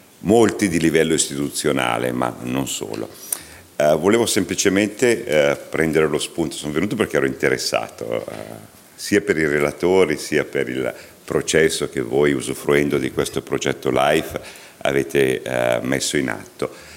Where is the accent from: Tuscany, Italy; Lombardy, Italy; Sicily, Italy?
Lombardy, Italy; io vengo da fuori regione, io sono di Regione Lombardia … lavoro in Regione Lombardia